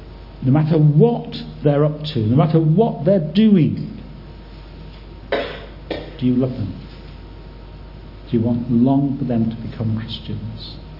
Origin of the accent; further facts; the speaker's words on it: United Kingdom; we're British of course, we don't quite say things as blatant and bluntly as that, do we?